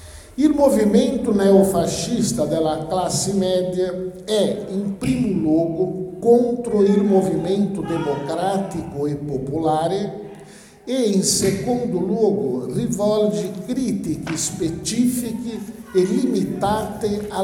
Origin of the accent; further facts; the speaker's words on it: Brazil; Italian is a second language; Combinazione che è una novità nella storia politica di Brasile, di mio paese.